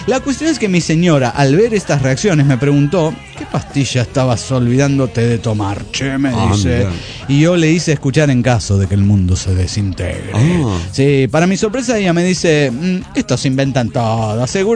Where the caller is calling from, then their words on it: Morón, Buenos Aires Province, Argentina; de Morón, Argentina.